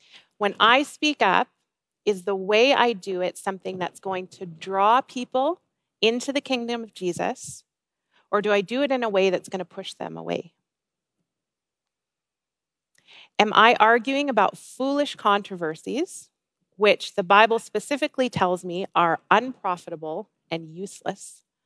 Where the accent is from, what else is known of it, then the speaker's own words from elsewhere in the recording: United States; my country, I'm from the States, we had a little election.